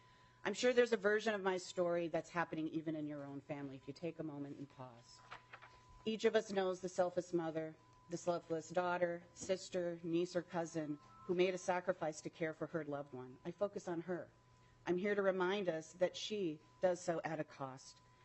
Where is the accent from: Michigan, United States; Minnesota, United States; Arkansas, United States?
Minnesota, United States; Plymouth; I'm from Plymouth, Minnesota, and I was actually raised in Minnesota.